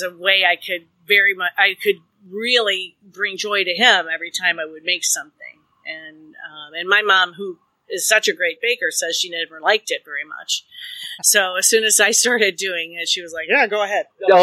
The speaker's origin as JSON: {"language": "English", "town": "Akron", "region": "Ohio", "country": "United States", "tie": "born or raised there", "said": "at least around here where I grew up here in Akron"}